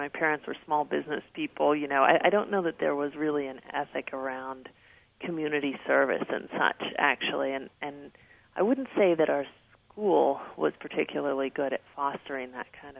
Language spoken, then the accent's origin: English; Dallas, Texas, United States; I grew up in Dallas, Texas, and I went to a very good, you know, public school system